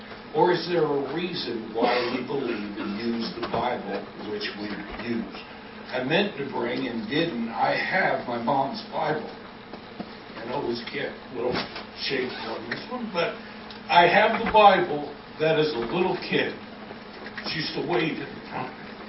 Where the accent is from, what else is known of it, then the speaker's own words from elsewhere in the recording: Easton, Pennsylvania, United States; My hometown, Easton, Pennsylvania, was the very first place it was read after they left the city of Philadelphia.